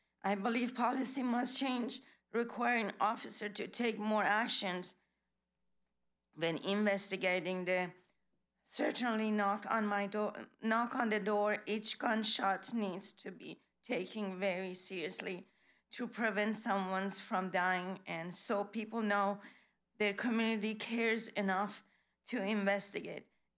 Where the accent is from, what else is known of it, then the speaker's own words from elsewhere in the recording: Gainesville, Florida, United States; English is a second language; I'm from Gainesville.